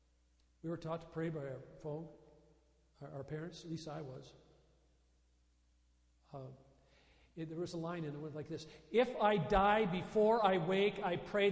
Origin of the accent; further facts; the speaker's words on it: United States; I'm American through and through, and that means I like Boeing too.